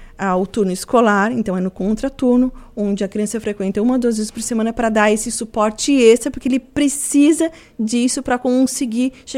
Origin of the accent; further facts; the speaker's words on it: Criciúma, Santa Catarina, Brazil; Eu sou natural de Criciúma. Ah, estou aqui há 19 anos